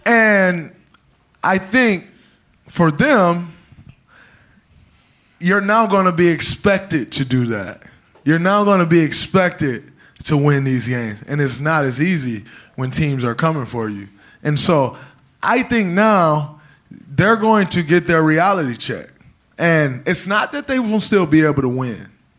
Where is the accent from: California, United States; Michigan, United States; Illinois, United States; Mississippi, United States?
Michigan, United States; Saginaw; I'm from Saginaw, JJ. That's why I'm a dick.